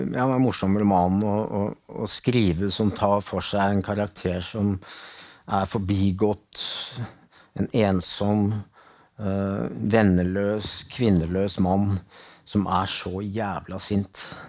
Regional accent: Denmark; jeg er ikke produktiv, jeg er dansk

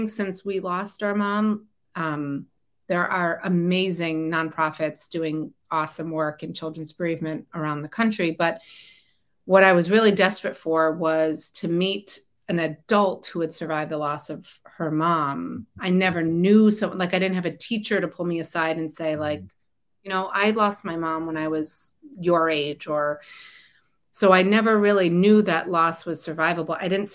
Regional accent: Connecticut, United States; And I was growing up in Connecticut and was really fortunate that I had, like you, I had this army of family and friends around

